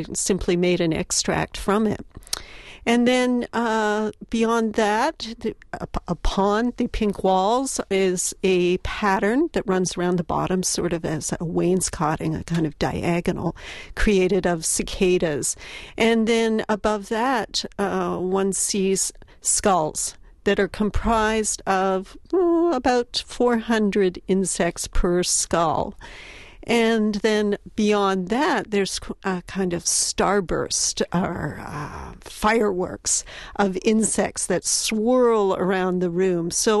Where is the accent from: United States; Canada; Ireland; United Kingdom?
Canada; I grew up in Canada, which is not dissimilar than Wisconsin